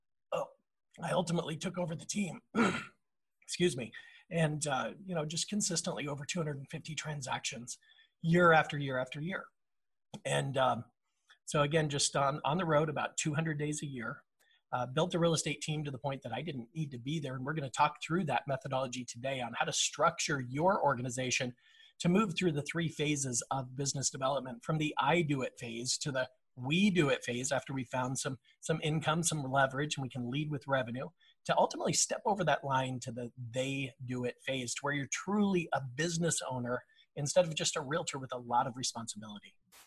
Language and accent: English; Denver, Colorado, United States; I grew up in Denver, Colorado, realized that college wasn't necessarily for me.